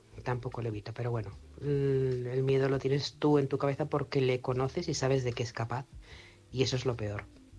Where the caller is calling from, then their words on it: Barcelona, Catalonia, Spain; de Barcelona.